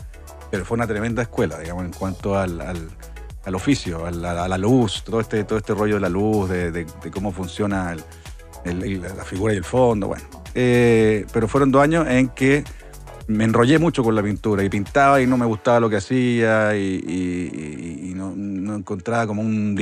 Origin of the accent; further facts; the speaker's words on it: Santiago, Santiago Metropolitan Region, Chile; Soy de Santiago.